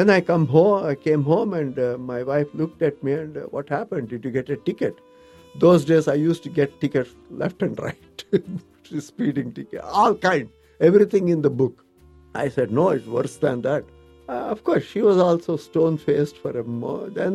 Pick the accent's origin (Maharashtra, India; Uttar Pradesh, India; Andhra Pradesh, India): Andhra Pradesh, India; Anantapur; moved away as an adult; now in United States; I was born in India. My father was in the government service. He was a director of an oil technological research institute in a town called Anantapur. So we were there for 13 years or 14 years, I guess.